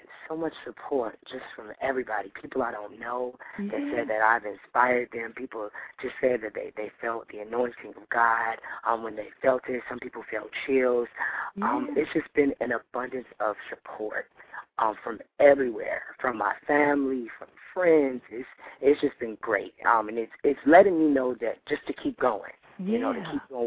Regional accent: Detroit, Michigan, United States; Well, I'm originally from Detroit.

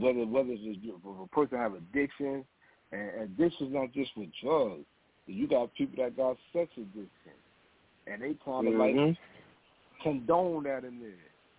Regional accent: Brooklyn, New York, United States; Alhamdulillah. I'm from Brooklyn, New York.

